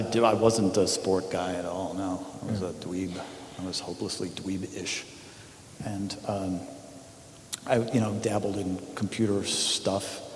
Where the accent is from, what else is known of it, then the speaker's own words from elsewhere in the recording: Chicago, Illinois, United States; also born or lived in Hartford / Richmond; No, I was born actually in Hartford, Connecticut. And then my dad, because he was a salesman, was moving around like a ping pong ball, and we went along with him. So I don't remember any of that. And then, we were in Richmond, moved to Chicago